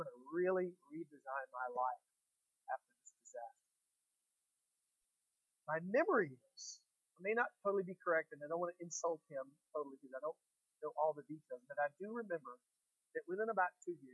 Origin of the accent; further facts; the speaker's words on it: Aransas Pass, Texas, United States; I was born on the Gulf Coast of Texas in a town called Corpus Christi. And right outside of Corpus was kind of a little semi-suburb town called Aransas Pass, and that was my hometown.